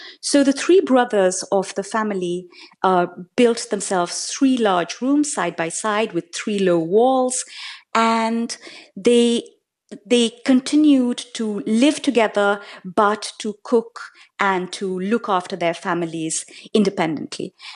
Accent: Delhi, India; young women like myself growing up in Delhi

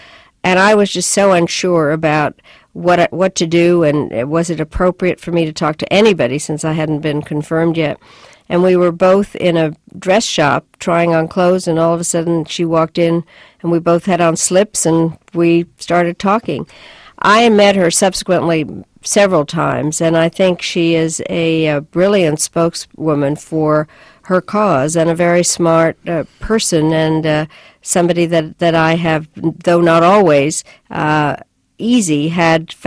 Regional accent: United States; because I'm an American

